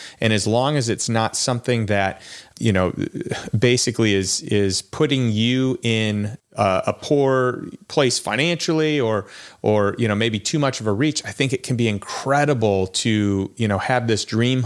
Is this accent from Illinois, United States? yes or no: yes; Chicago, Illinois, United States; You said earlier you're from Chicago. I'm from Chicago.